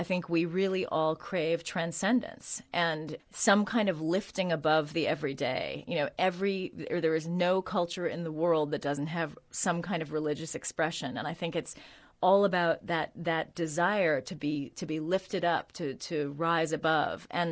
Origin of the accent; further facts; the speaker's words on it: San Francisco, California, United States; I grew up in San Francisco during the 70s, and I was obsessed with an invisible presence of the 1960s, which I had missed.